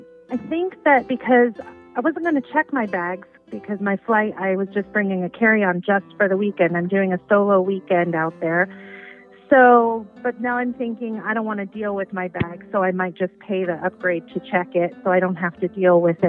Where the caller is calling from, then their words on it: California, United States; I'm calling from California.